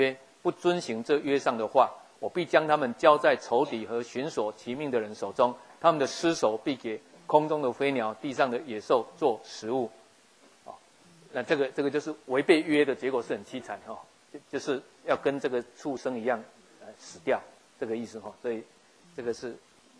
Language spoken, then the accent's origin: Chinese; Taiwan; 很多我们台湾人一样拜拜都要杀三牲嘛